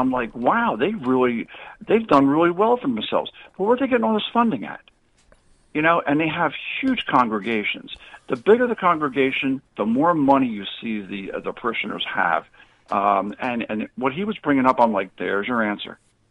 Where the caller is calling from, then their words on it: New Jersey, United States; I'm from New Jersey.